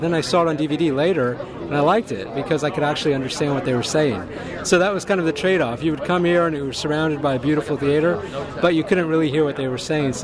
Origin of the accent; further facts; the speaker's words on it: Tampa, Florida, United States; I'm from Tampa, and I've been coming here since I was their age.